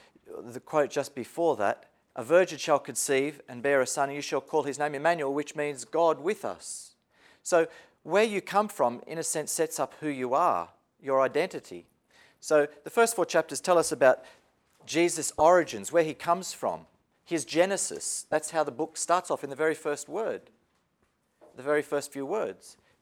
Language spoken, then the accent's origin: English; Australia; I'm from Australia. That tells you something about me.